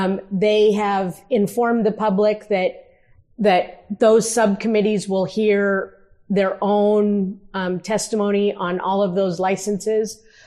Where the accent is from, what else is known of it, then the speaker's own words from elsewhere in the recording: Neely, Nebraska, United States; I grew up in Neely, Nebraska.